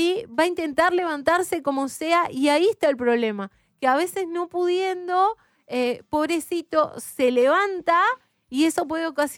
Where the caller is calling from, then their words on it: Andresito, Misiones, Argentina; de Wolfein, Andresito, Misiones, Argentina.